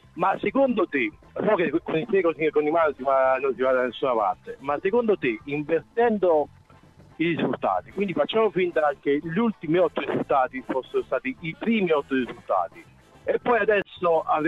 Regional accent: Eboli, Campania, Italy; No, io sono di Eboli

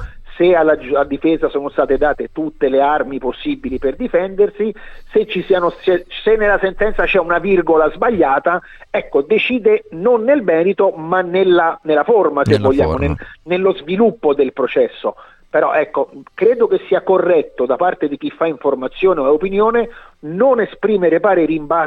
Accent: Rome, Lazio, Italy; Io sono romano

